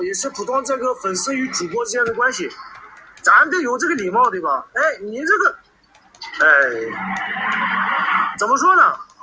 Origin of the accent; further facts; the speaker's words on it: Zhejiang, China; 欢迎你来浙江宁波旅游，我是浙江人